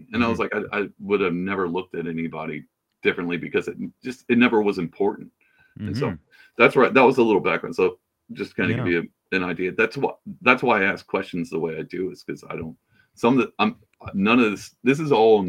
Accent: Texas, United States; And I just said hello because I'm from Texas. So you just wave, you talk to people.

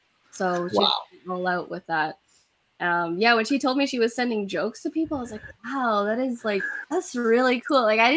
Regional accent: Canada; and we're here from Canada.

